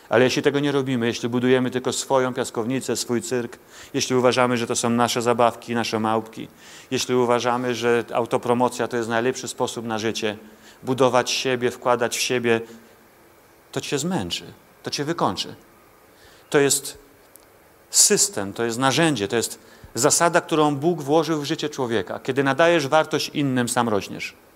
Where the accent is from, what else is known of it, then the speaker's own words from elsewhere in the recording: Jarocin, Greater Poland Voivodeship, Poland; born there; Ja urodziłem się w Jarocinie